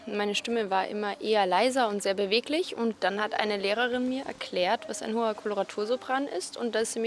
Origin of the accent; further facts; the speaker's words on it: Munich, Bavaria, Germany; Ich komme aus München. Ich studiere auch in München